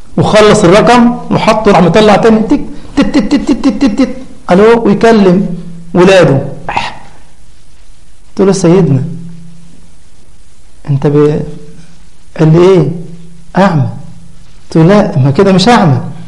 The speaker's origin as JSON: {"language": "Arabic", "town": "Cairo", "region": "Cairo Governorate", "country": "Egypt", "said": "طبعا في مصر عندنا في القاهرة"}